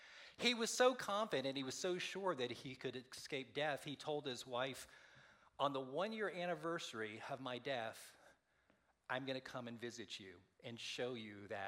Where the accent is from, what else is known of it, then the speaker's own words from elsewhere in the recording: Daytona Beach, Florida, United States; growing up in Daytona Beach and us living in Daytona Beach